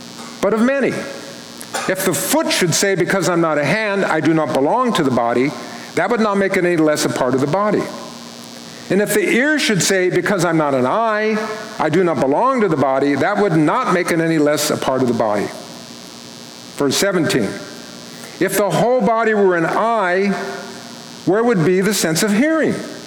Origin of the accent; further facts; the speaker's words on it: Palm Springs, California, United States; I grew up in Palm Springs, California